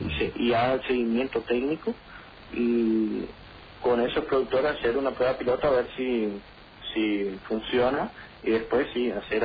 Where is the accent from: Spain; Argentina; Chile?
Argentina; Colonia Aurora, Misiones; yo particularmente soy de Colonia Aurora.